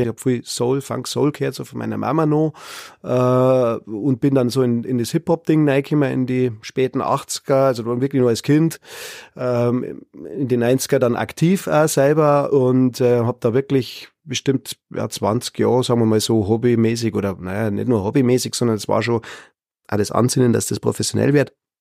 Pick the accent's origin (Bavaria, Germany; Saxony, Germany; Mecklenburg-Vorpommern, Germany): Bavaria, Germany; Pullach; also born or lived in Munich; Aufgewachsen im Speckgürtel, sage ich jetzt einmal, Pullach, Helges Greit. Mein Vater war da am Bauhof. Also insofern ein Isartaler, immer schon. Ich ging auf die Schule gegangen, dann habe ich 10 Jahre in Otterfing gewohnt und jetzt bin ich da.